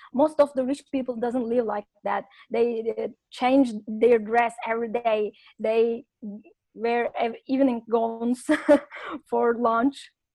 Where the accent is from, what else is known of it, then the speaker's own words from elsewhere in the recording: Turkey; English is a second language; Yeah, Turkey.